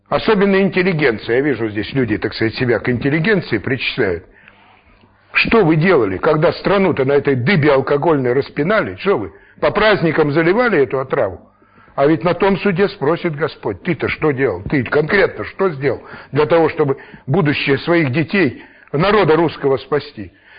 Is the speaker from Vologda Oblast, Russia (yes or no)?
no; Novosibirsk, Novosibirsk Oblast, Russia; 15 этих наркологов, профессоров из Москвы и Питера, и я один из Новосибирска, был в этом поезде.